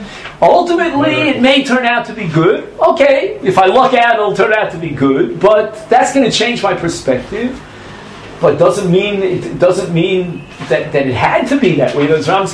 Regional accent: New York City, New York, United States; I'm from New York City. Nobody plays golf in New York City.

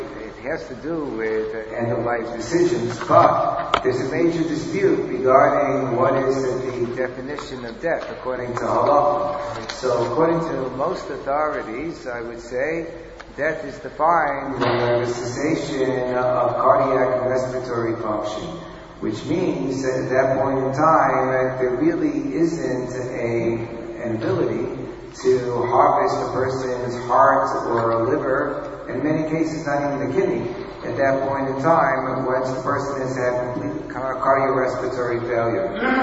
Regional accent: Monsey, New York, United States; who was my own personal rabbi growing up in Muncie, New York.

